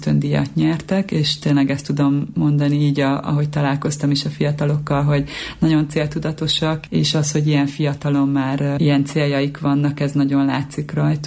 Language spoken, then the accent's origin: Hungarian; Debrecen, Hajdú-Bihar, Hungary; hiszen én is debreceni vagyok, és jobban ismerem ezt a területet